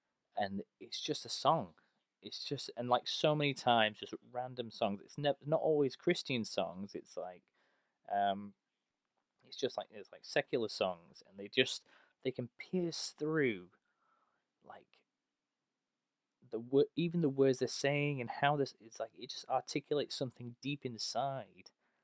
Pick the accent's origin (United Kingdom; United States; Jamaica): United Kingdom; I'm British.